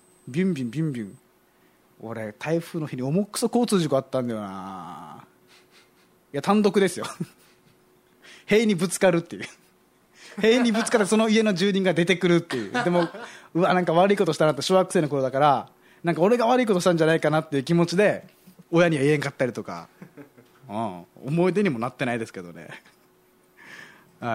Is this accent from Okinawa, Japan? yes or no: yes; Okinawa, Japan; で生まれ育った町が僕は南国なので、どうもねここの季節感と沖縄の季節感が合わなかったりするんですよ。